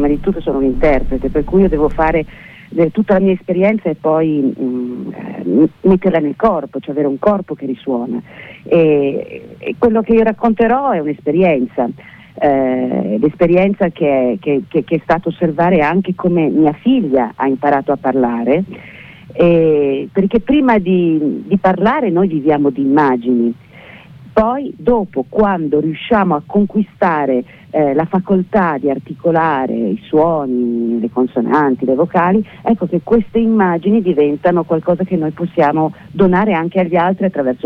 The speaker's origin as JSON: {"language": "Italian", "town": "Florence", "region": "Tuscany", "country": "Italy", "tie": "born or raised there", "moved": "yes"}